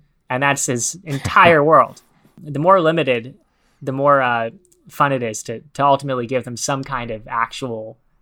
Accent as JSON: {"language": "English", "town": "New York City", "region": "New York", "country": "United States", "tie": "born or raised there", "said": "The City Speaks is a story told from the point of view of my hometown, New York City."}